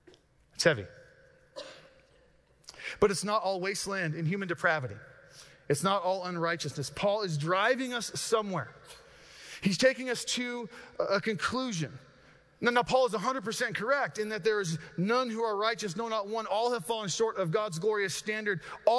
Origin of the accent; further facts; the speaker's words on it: Rocky Mountains, United States; I love the Rockies. I grew up in the Rockies. I love to be around the Rockies.